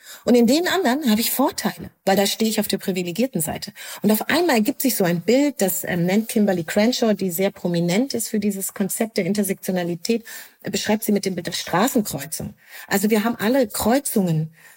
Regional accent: Germany; weil ich das ja andauernd und sehr oft seit meiner Kindheit schon gefragt wurde und als Antwort immer Deutschland sagen kann, was mir da nicht geglaubt wird.

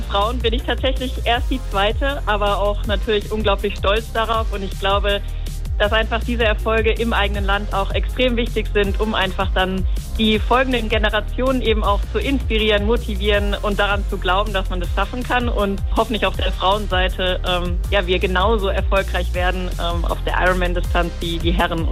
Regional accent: Neckargemünd, Baden-Württemberg, Germany; heute hier in meiner Heimatstadt in Neckargemünd.

